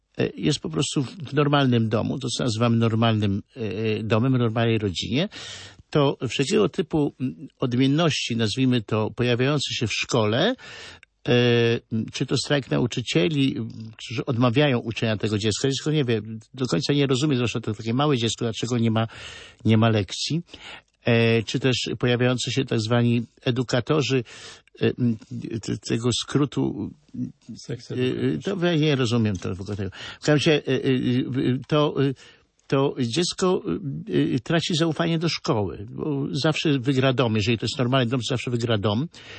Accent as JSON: {"language": "Polish", "town": "Chełmża", "region": "Kuyavian-Pomeranian Voivodeship", "country": "Poland", "said": "jestem chłopak z Chełmży, tam jest stara, średniowieczna kolegiata. Zimą koszmarnie zimna. Ja mam 62 lata"}